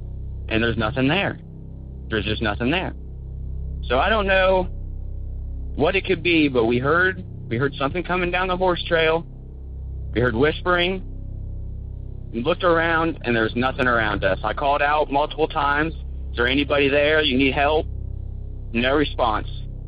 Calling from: Galloway, Ohio, United States; Hey, Tony and Jenny. … I'm from Galloway, Ohio

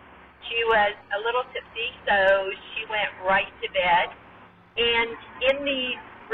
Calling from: Bakersfield, California, United States; I'm calling from Bakersfield, California.

